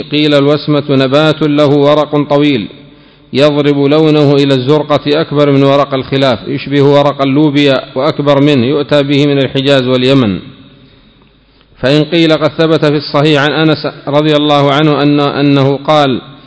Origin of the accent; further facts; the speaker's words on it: Yemen; هل يزرع هذا في بلادنا؟ هل هو موجود في اليمن؟ عند من الكتم هل يزرع عندنا في اليمن؟